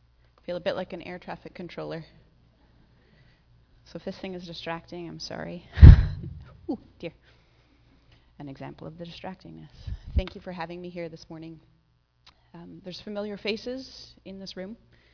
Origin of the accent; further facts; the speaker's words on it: Ancaster, Ontario, Canada; I am from Ancaster originally, and now find myself in Hamilton working for Indwell.